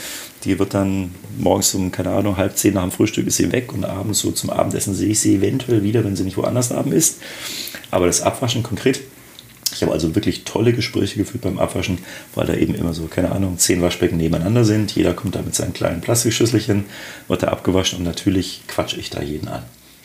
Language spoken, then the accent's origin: German; Augsburg, Bavaria, Germany; now in Berlin, Germany; Mein Vater kam aus Norddeutschland und er hat mich hochdeutsch erzogen. Geboren in Augsburg, dort auch studiert, dann nach dem Abitur erst nach Frankfurt, dann nach Düsseldorf und jetzt seit 19 Jahren in Berlin.